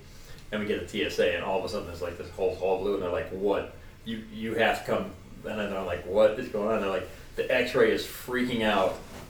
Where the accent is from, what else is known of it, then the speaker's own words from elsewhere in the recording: Boston, Massachusetts, United States; the era that I grew up in Boston was, you know, 70s.